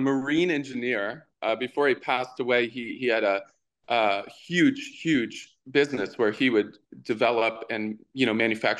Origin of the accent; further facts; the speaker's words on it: Florida, United States; So I grew up in South Florida, where my grandparents had a stable.